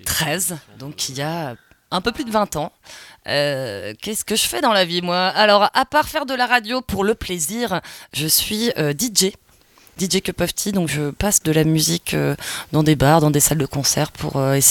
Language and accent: French; Saint-Malo, Brittany, France; Bon, je viens de Saint-Malo à la base, mais j'ai fait mes études à Rennes